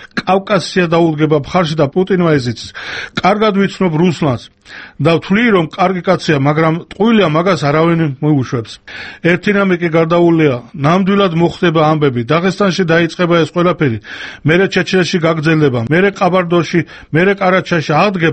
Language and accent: Georgian; Chechnya, Russia; now in Georgia; ვილაპარაკებ ჩემ ჩეჩნეთზე და ჩემ საქართველოზე მე ჩეჩენი ვარ